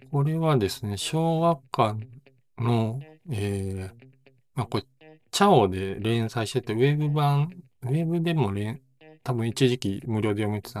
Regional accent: Osaka, Japan; 自分自身がその大阪出身で関西なんで

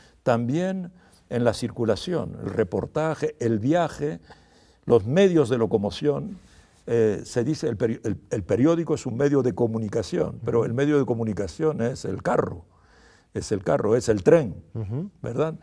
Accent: Spain; Evidentemente, como español

